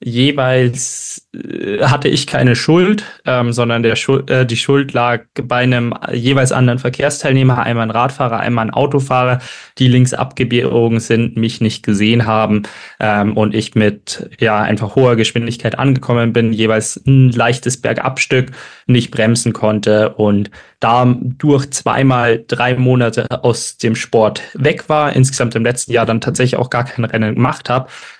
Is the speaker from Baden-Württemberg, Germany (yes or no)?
no; Freising, Bavaria, Germany; now in Munich, Germany; Und ich komme ursprünglich aus Freising, bin jetzt seit 3 Jahren in München drin.